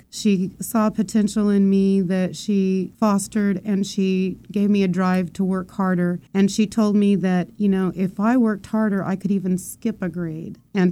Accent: Layton, California, United States; I grew up in Layton, which is not far from Hanford.

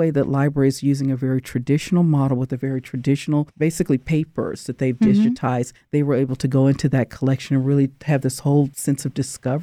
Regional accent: Dallas, Texas, United States; now in Fresno, United States; Remember, I grew up in Dallas, but I went to my undergrad at College Station, and that was very much the ag world. So I thought, okay, so I've come back home in a way.

